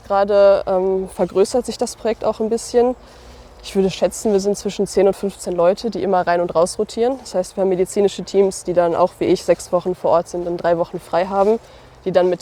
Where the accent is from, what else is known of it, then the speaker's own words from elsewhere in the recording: Bottrop, North Rhine-Westphalia, Germany; Ich bin 26 Jahre alt und ich komme aus Bottrop.